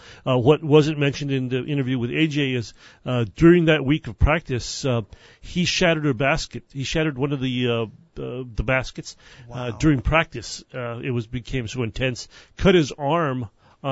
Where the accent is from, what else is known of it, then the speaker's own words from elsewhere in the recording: Santa Fe, New Mexico, United States; Obviously, people know I'm from Santa Fe, and he's from Albuquerque.